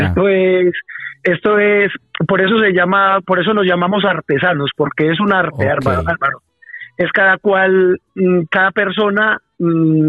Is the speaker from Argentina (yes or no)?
no; Colombia; now in Spain; o sea, me he dado cuenta yo como colombiano que aquí la gente, las personas sufren mucho con sus pies